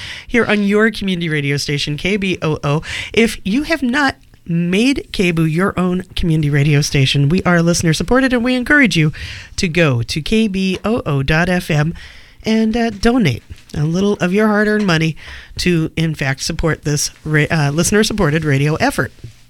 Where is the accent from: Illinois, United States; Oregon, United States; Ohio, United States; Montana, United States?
Oregon, United States; You know, growing up in Oregon, my family, it was sort of a long line.